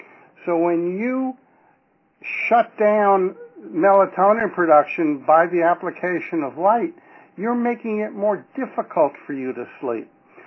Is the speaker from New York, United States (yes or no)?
no; Houston, Texas, United States; I'm from Houston, Texas.